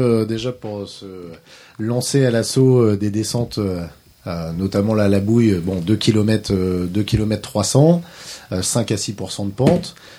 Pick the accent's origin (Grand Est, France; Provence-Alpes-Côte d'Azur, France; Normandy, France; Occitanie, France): Normandy, France; Forges-les-Eaux; On est issu de Forge les eaux, petite commune à 40 km au nord-est de Rouen. On a toujours vécu, bref, on est originaire